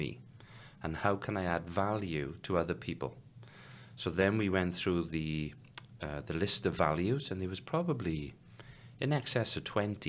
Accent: Tredegar, Wales, United Kingdom; The town that I grew up in South Wales is called Tredegar, okay, or Tredegar.

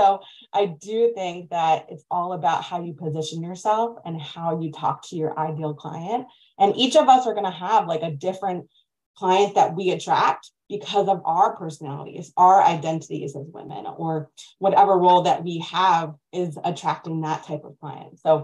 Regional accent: Long Island, New York, United States; now in Morgantown, United States; I live in Morgantown, West Virginia, although I'm from Long Island, New York. So I've lived in a lot of different places.

